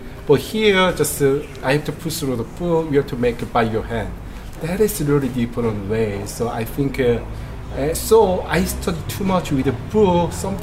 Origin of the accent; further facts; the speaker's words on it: South Korea; Sad to say that I grew up in Korea.